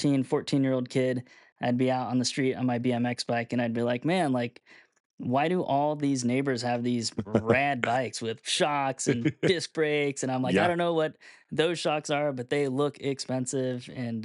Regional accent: U.S. Virgin Islands; also born or lived in Puerto Rico; So I was born in Puerto Rico, raised in the U.S. Virgin Islands.

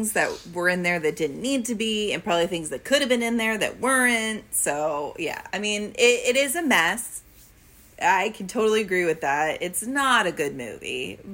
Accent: Canada; I'm Canadian, even though they don't want us.

